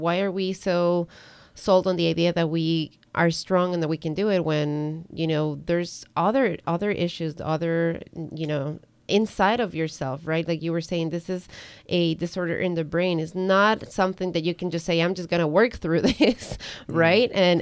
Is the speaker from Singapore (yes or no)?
no; Ecuador; now in United States; I'm from Ecuador originally.